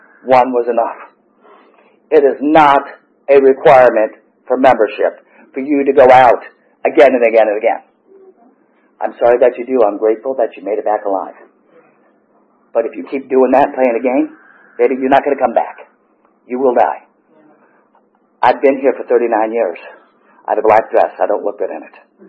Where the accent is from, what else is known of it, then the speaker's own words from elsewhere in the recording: Georgia, United States; I grew up in Gwinnett County.